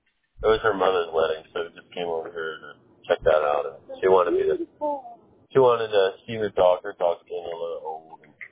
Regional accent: Hawaii, United States; I'm from Hawaii, but I actually moved with my ex-girlfriend to Illinois because her family and her kids are there.

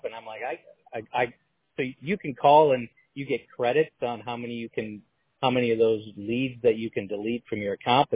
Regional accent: Compton, California, United States; born there; moved away; also born or lived in North Dakota / South Dakota / Michigan; Well, I was actually born in California, but moved to North Dakota, South Dakota, and Michigan.

